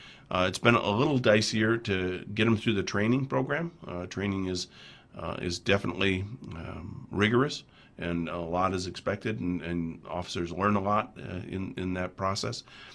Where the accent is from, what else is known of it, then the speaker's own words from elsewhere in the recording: Farmington, United States; I said, "I don't think so. I'm from Farmington."